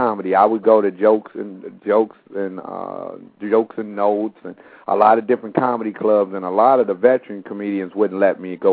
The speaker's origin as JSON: {"language": "English", "town": "Chicago", "region": "Illinois", "country": "United States", "tie": "born or raised there", "said": "I was born in Chicago, raised on the south side of Chicago, had two older sisters, the baby boy."}